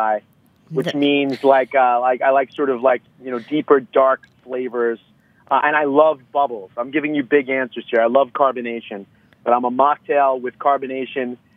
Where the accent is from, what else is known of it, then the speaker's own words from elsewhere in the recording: New York, United States; I'm just a New Yorker, but we're all a little Brooklyn, aren't we?